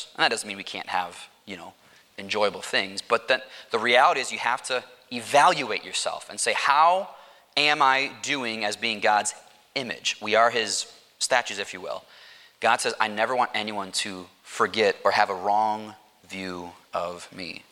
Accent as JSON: {"language": "English", "town": "Chicago", "region": "Illinois", "country": "United States", "said": "I'm from Chicago, and the Chicago Bulls have a stadium"}